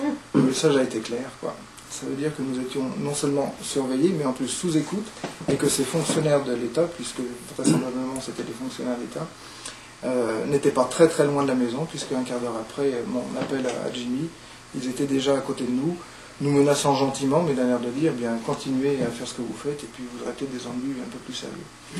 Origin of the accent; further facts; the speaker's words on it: Brittany, France; Je suis très très chauvin en tant que breton, hein.